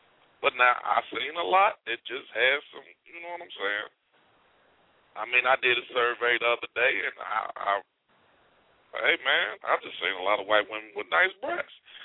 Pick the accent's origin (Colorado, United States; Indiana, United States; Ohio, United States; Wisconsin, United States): Indiana, United States; Gary; I come from Gary, Indiana. You know what I'm saying? And, yes, it's a predominantly African-American city.